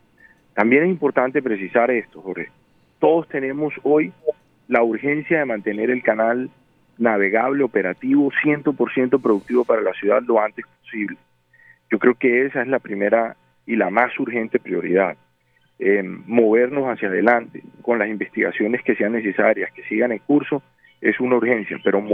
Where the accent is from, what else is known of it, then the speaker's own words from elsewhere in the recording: Barranquilla, Atlántico, Colombia; entiendo la indignación que tienen todos en la ciudad de Barranquilla. Como barranquillero la comparto.